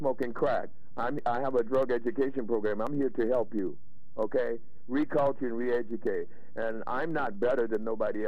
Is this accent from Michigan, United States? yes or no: no; Louisiana, United States; You know, I grew up in apartheid in Louisiana.